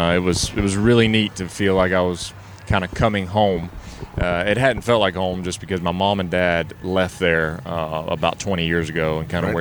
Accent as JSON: {"language": "English", "town": "Hazelhurst", "region": "Georgia", "country": "United States", "tie": "born or raised there", "said": "I grew up in South Georgia, real small town, Hazelhurst, Georgia. Jeff Davis High School, you know."}